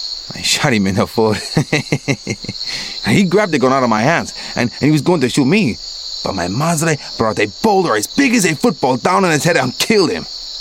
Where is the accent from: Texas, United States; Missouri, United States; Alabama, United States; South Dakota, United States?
Texas, United States; born there; I was born in Texas in 2041, out there in the western part.